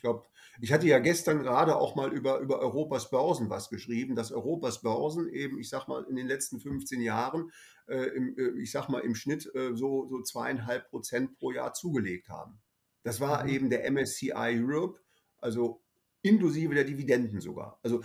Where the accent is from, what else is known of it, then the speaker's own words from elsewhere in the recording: Bonn, North Rhine-Westphalia, Germany; wir haben hier in Bonn kann ich das als Bonner mit Sicherheit sagen.